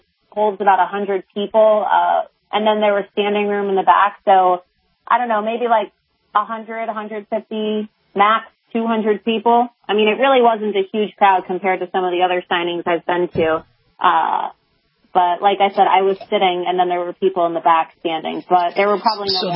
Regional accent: New York City, New York, United States; his first stop was in my hometown of New York City

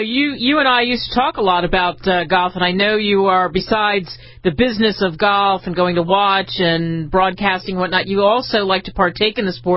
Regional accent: Northeast, United States; But my love for it and growing up in the Northeast doesn't necessarily spread to the rest of the country.

